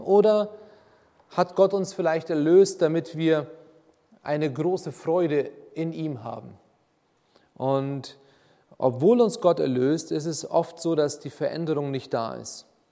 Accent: Ingolstadt, Bavaria, Germany; moved away as an adult; also born or lived in United States; 38 Jahre alt, verheiratet mit Heidi und die Mädels sind heute dabei. Ich bin in Ingolstadt aufgewachsen

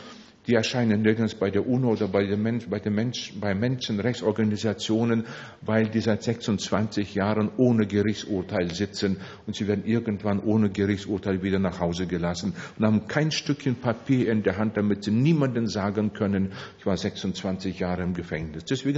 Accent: Miltenberg, Bavaria, Germany; Bayreuth und Miltenberg am Main, wo ich herkomme

